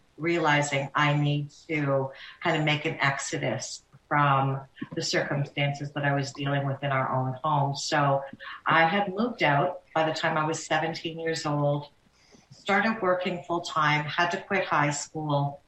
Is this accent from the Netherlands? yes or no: no; Toronto, Ontario, Canada; so many of the people that I grew up in Toronto with didn't have that opportunity.